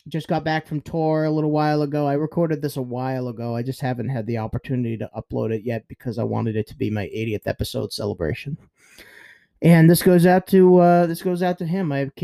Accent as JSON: {"language": "English", "region": "New England", "country": "United States", "said": "I'm from New England. I don't know what's going on."}